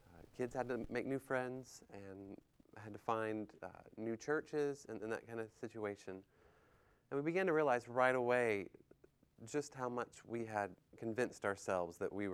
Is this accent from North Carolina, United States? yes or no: yes; Waynesville, North Carolina, United States; But I grew up in North Carolina, and my wife Katie as well. We both grew up near the Maggie Valley, Waynesville area, near Asheville in the mountains